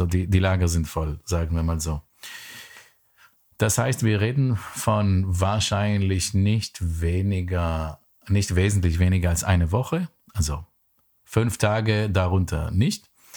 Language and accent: German; Iran; Wir sind schon in der Islamischen Republik aufgewachsen